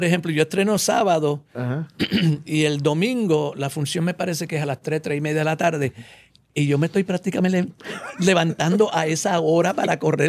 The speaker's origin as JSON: {"language": "Spanish", "country": "Puerto Rico", "said": "nosotros como puertorriqueños, como latinos"}